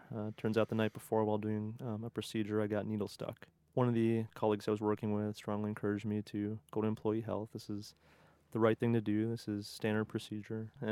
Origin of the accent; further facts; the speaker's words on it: Minnesota, United States; also born or lived in Chicago / Houston; after growing up in Minnesota, a stint in Chicago, and then going to college and medical school down in Houston, Texas, I moved to Cleveland, Ohio